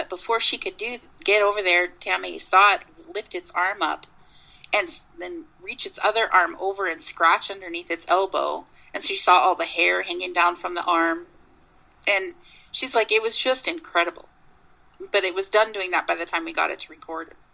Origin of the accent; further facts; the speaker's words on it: Minnesota, United States; I wondered if my remote viewing was so successful in Minnesota because I'm from Minnesota, that I'm part Native American.